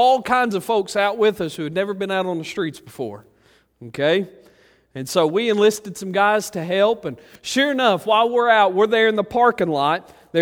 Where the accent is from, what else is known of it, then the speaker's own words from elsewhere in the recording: Ratcliffe, Arkansas, United States; I grew up in Ratcliffe, Arkansas with 187 people and 8 dogs.